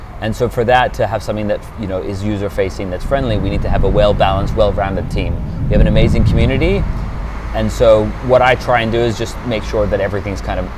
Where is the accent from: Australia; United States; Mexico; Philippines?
Australia; also born or lived in United Kingdom; now in Switzerland; I was born in the UK.